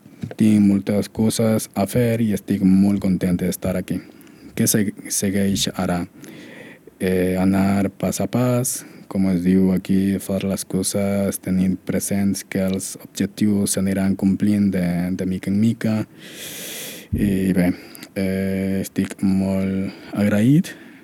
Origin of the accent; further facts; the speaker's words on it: Peru; Catalan is a second language; now in Barcelona, Spain; vinc de Perú